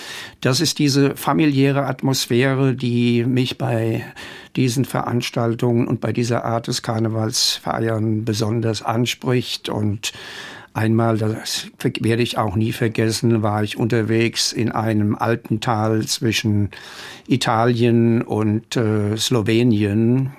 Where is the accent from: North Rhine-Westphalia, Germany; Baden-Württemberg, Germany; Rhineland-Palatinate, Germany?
Rhineland-Palatinate, Germany; Mainz; Ich bin in der Mainzer Neustadt groß geworden